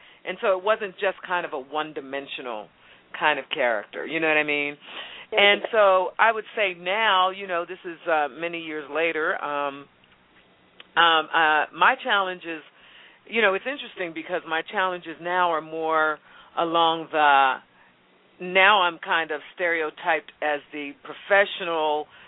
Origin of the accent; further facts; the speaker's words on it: Pittsburgh, Pennsylvania, United States; now in New York, United States; I mean, I'm originally from Pittsburgh. A lot of people know that.